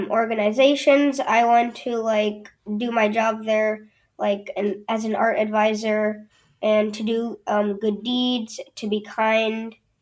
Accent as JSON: {"language": "English", "town": "Dubuque", "region": "Iowa", "country": "United States", "said": "I am 12 years old, and I'm from Dubuque, Iowa."}